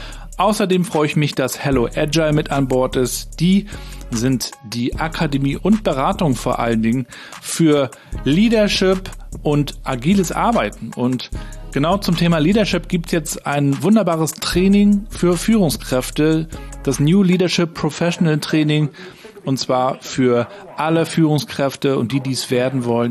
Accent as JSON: {"language": "German", "town": "Rostock", "region": "Mecklenburg-Vorpommern", "country": "Germany", "tie": "born or raised there", "said": "dass bei mir in meiner Heimatstadt einiges im Gange ist"}